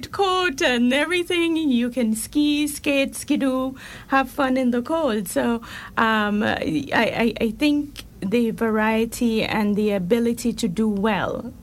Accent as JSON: {"language": "English", "country": "Jamaica", "tie": "born or raised there", "also_born_or_lived": "Barbados / London, United Kingdom", "moved": "as an adult", "lives_now": "Canada", "said": "So I was born in Jamaica, and I lived there for a number of years, did my Bachelor of Laws in Barbados, and I did my Master of Laws in London, England."}